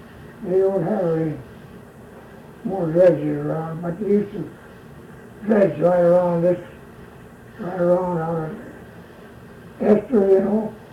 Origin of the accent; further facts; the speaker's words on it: South Dakota, United States; now in Alaska, United States; I was raised in South Dakota, and I worked at different jobs there. Construction work, farm work, mostly farm work.